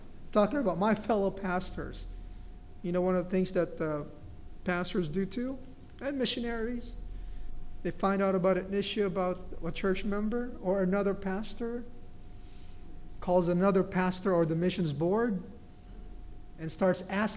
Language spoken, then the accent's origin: English; Philippines; And I'm only going to say it because I'm Filipino.